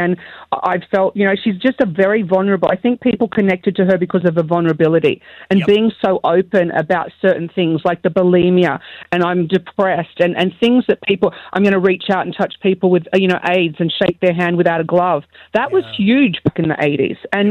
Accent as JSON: {"language": "English", "country": "Australia", "tie": "born or raised there", "said": "I was fortunate enough to have met Princess Diana myself as a 12-year-old growing up in Australia."}